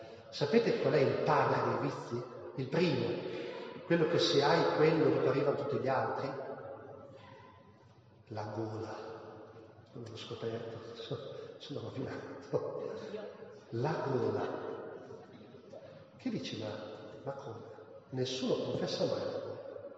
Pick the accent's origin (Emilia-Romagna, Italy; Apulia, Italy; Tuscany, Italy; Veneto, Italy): Emilia-Romagna, Italy; Cento; io sono di Cento, zona di Cento, da noi avevamo le pere